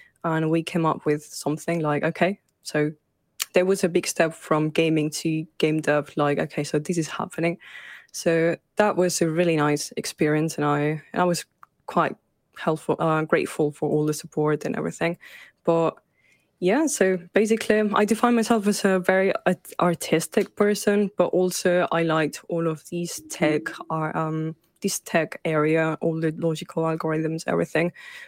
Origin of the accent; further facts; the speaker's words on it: Catalonia, Spain; I'm a game dev, currently working as a VFX artist. But yes, I'm from Barcelona, well, a small town close to Barcelona, Spain.